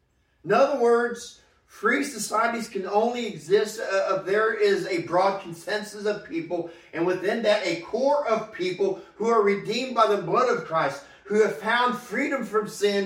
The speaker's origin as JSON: {"language": "English", "country": "United States", "said": "I'm not just being an American here. I'm proud to be an American. I'm proud of the heritage I have."}